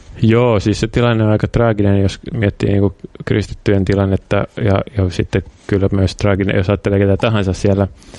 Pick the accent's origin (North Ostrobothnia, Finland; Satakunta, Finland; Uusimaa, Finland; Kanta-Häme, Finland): Uusimaa, Finland; Vantaa; No mä oon vantaalainen. Mä oon kasvanut niin kuin 70-luvun lähiössä.